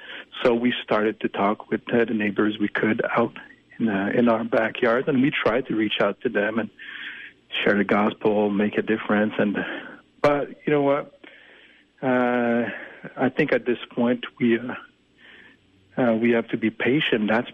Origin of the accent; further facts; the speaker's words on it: France; accent: French; English is a second language; with my terrible French accent, you're a man of faith.